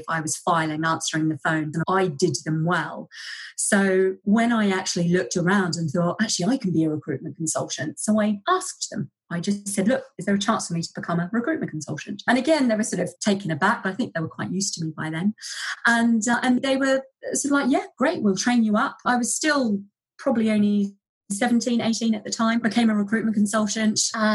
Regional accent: New Zealand; I grew up in New Zealand, left school at 16.

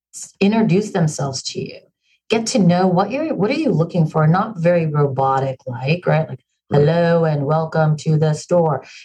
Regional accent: San Francisco, California, United States; I personally am not. I'm from San Francisco.

